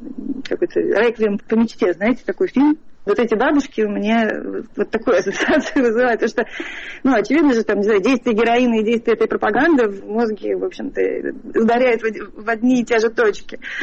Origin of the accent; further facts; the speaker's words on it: Moscow, Russia; Я выросла в Тушино, и у меня школа была на канале именно Москвы